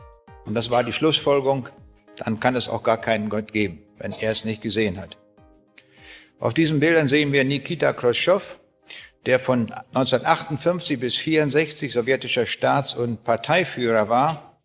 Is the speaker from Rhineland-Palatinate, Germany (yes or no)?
no; Braunschweig, Lower Saxony, Germany; Ich komme aus Braunschweig. Wo liegt Braunschweig?